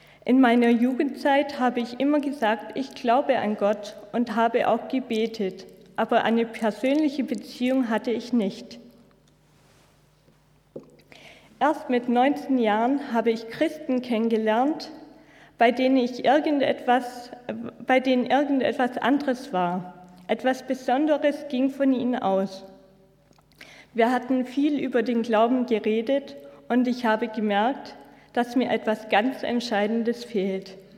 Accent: Germany; also born or lived in Romania; Ich bin im April 1980 in Rumänien geboren. Bereits ein Jahr später sind meine Eltern, mein Bruder und ich mit einigen meiner Verwandten nach Deutschland ausgesiedelt.

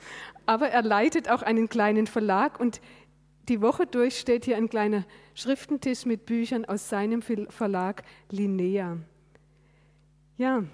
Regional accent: Baden-Württemberg, Germany; Also Schmiheim liegt in Baden und in der Nähe, ein paar Dörfer weiter, liegt mein Heimatort.

